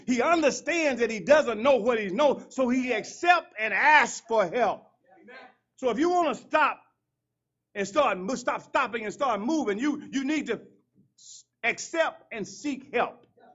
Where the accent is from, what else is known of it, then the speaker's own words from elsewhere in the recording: Arkansas, United States; See, I'm from Arkansas. You seen a pig in mud?